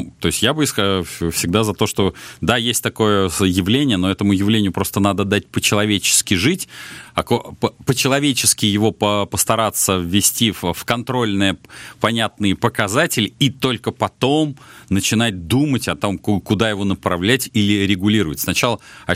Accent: Moscow, Russia; понятно, что я человек из Москвы

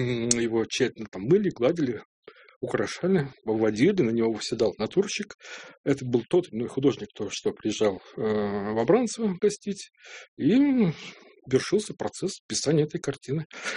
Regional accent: Sergiev Posad, Moscow Oblast, Russia; born there; живу я тут, в смысле рядом, в Собранцево. Родился в Загорске. Сейчас это называется Сергиев Посад.

